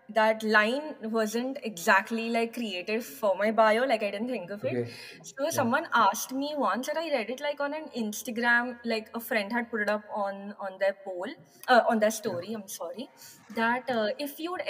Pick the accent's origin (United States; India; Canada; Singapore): India; Mumbai, Maharashtra; now in Nottingham, United Kingdom; So currently I'm living in this small city of UK called Nottingham. And originally I am from Mumbai, India.